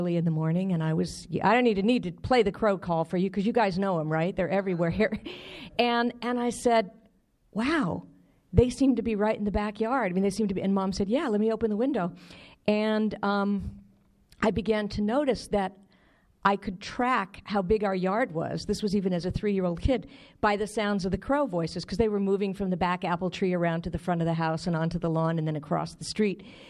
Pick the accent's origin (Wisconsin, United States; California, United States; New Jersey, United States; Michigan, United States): Michigan, United States; Detroit; And one of the earliest memories that I have of growing up in Detroit, Michigan